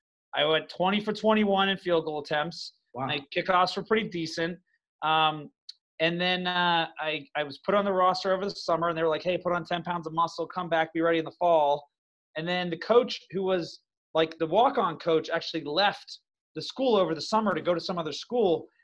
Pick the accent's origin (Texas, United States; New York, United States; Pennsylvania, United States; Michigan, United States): Pennsylvania, United States; Pittsburgh; I'm from Pittsburgh, so like, I'm a big Lynn Swann fan.